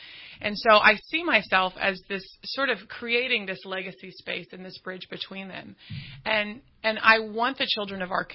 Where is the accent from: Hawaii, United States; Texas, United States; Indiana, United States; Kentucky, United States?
Texas, United States; Dallas; now in Redding, United States; I grew up in Texas. I'm from Dallas. You ask where I'm from. I've lived in Redding for 8 years, but I'm from Dallas, baby.